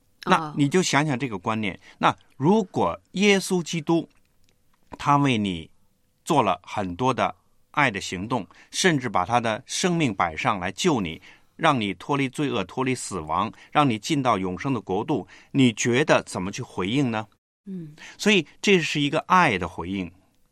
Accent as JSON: {"language": "Chinese", "country": "China", "said": "我们中国人很讲关系"}